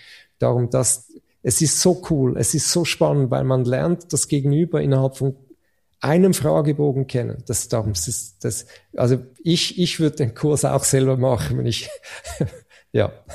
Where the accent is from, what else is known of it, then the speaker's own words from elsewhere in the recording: Switzerland; wenn ich als Schweizer den Österreicherinnen und Österreichern helfe, bessere Sportler zu machen.